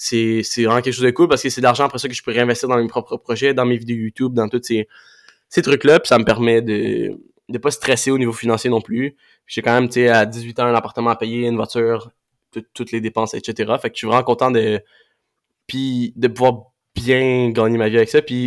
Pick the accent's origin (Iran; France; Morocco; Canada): Canada; Laval, Quebec; now in Drummondville, Canada; moi, je viens de Laval. J'ai grandi toute ma vie à Laval-Montréal, puis j'ai déménagé à Drummondville, qui est à 1h30 au sud de Laval-Montréal.